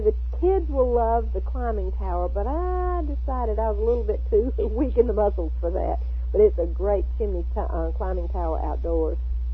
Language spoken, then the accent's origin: English; the South, United States; I grew up in the South